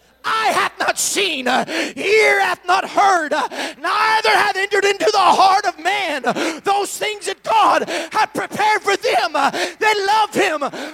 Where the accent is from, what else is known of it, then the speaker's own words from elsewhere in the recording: Florida, United States; I'm from Florida, so this analogy works a little better in Florida